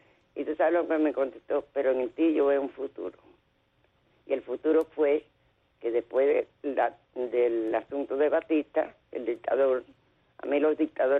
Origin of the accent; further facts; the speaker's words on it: Santa Clara, Villa Clara, Cuba; born there; yo nací en Santa Clara, en Las Villas, como se llamaba antes, ahora es un desastre. Ok, de una familia muy pobre, yo fui la segunda hija de mis padres.